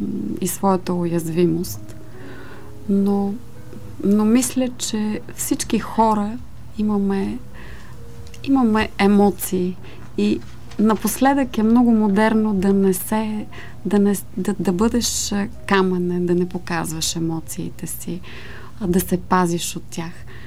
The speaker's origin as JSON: {"language": "Bulgarian", "town": "Plovdiv", "region": "Plovdiv Province", "country": "Bulgaria", "tie": "born or raised there", "said": "Аз съм израснала на центъра на Пловдив, близо до градската градина, т.е. на самата градска градина"}